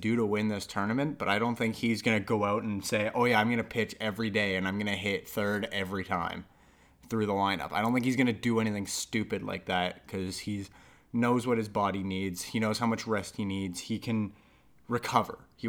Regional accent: Canada; And I'm Canadian, so I'm going to start with the Canadian roster.

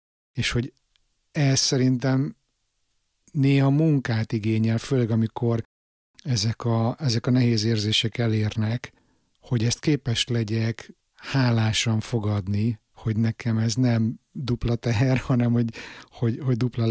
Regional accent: Hungary; born there; dühös vagyok a szülőhazámra, hogy miért nem ér föl ahhoz a potenciálhoz, ami benne van. Ugye nekem Budapest mindig

